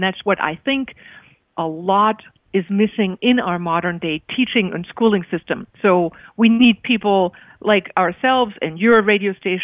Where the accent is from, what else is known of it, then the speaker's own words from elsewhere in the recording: Germany; English is a second language; also born or lived in Himalayas; I'm German, so I came from Germany, grew up there. I was born in the Himalayas for 3 years. I spoke Persian, but my parents were German. After my father died, we went to Germany.